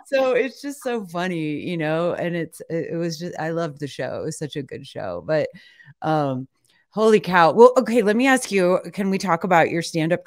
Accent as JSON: {"language": "English", "region": "Michigan", "country": "United States", "tie": "born or raised there", "said": "my dad, Fast Eddie, was in the mafia when I grew up in outside of Detroit."}